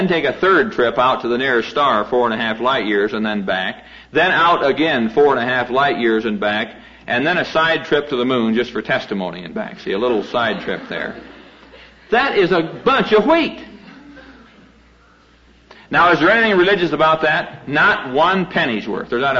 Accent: Iowa, United States; back in Iowa, you know. This train that he mentioned that comes through my hometown.

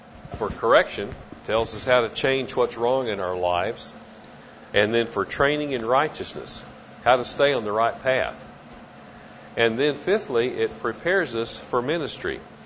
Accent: Oklahoma City, Oklahoma, United States; I'm from Oklahoma City, and I am glad to be here.

